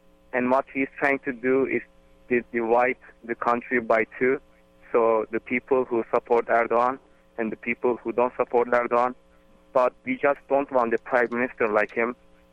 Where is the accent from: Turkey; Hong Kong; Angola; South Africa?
Turkey; now in United States; Yes, I am from Turkey, but I have been living in America, in the United States, for 6 years.